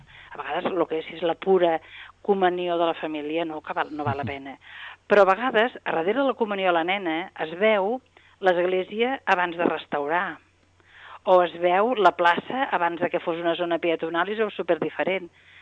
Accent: Santa Coloma de Queralt, Catalonia, Spain; jo sóc filla de Santa Coloma

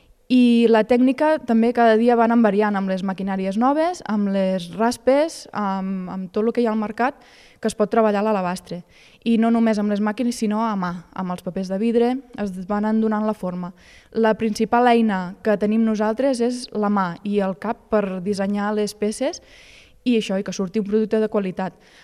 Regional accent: Sarral, Catalonia, Spain; És una cosa del meu poble i ara que tenim la cantera oberta doncs s'ha d'aprofitar i treballar l'alabastre de Sarral, que és únic

